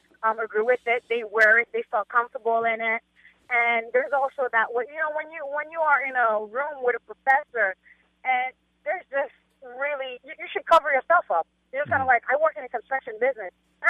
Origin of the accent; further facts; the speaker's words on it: Haiti; like you said, and I come from Haiti. I was raised there